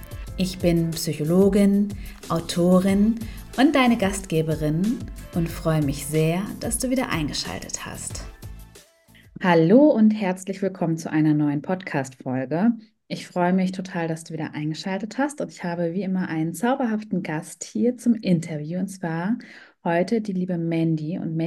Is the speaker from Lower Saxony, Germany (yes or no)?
yes; Hameln, Lower Saxony, Germany; ich bin auf dem Dorf quasi, oder was heißt auf dem Dorf, aber ich bin in Hameln geboren und wir haben dann auch auf so einem Bauernhof gewohnt. Also der Bauer hat ein Mietshaus hingebaut.